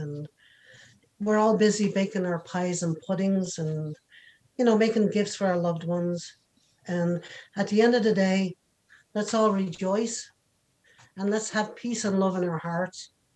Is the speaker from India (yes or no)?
no; Ireland; now in United States; Growing up in Ireland, we had all these traditions, you know.